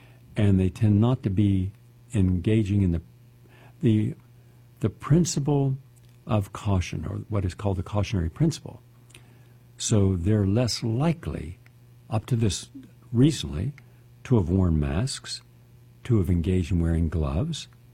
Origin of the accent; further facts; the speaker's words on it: Parkersburg, West Virginia, United States; When I wanted to know what had happened to my hometown of Parkersburg